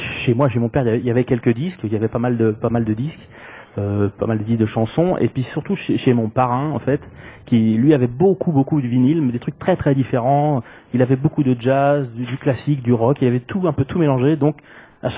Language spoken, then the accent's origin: French; Carrières-sur-Seine, Île-de-France, France; Alors moi je viens du 78, de carrière sur scène, s'il y a des gens de carrière sur scène.